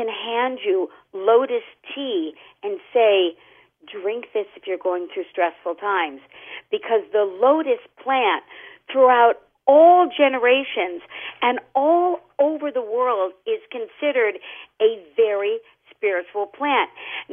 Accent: Los Angeles, California, United States; I'm from Los Angeles. I was going to the University of Arizona

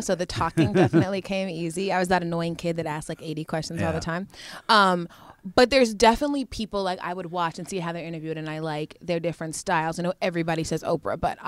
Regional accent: Georgia, United States; I'm from Georgia. We're a football family, really, mainly.

